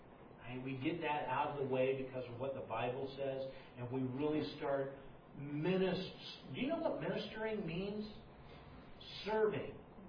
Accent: Slidell, Louisiana, United States; I'm from Slidell, Louisiana. A little different there.

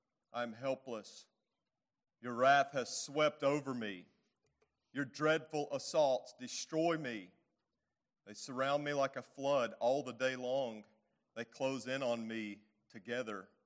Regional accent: North Carolina, United States; I remember my grandpa showing me a place on Green River Road where I grew up there in North Carolina.

